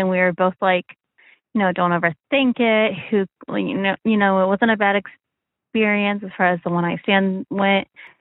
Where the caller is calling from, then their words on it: Midwest, United States; I'm calling from the Midwest. I'm in my late 20s.